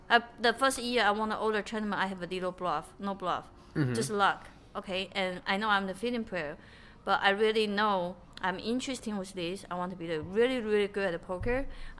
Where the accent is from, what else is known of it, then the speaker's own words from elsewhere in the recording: Malaysia; So I, as a Malaysian manager, if you can make me same table with Daniel Nagano, I will spend 5K for this tournament.